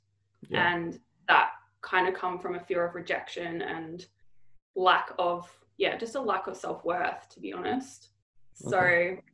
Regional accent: Melbourne, Victoria, Australia; now in Gold Coast, Australia; No, I'm from Melbourne.

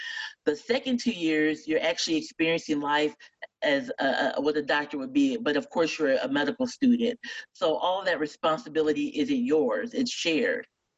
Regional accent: Fort Wayne, Indiana, United States; So after my medical school, I actually went back to my hometown in Fort Wayne, Indiana, and I completed my residency there.

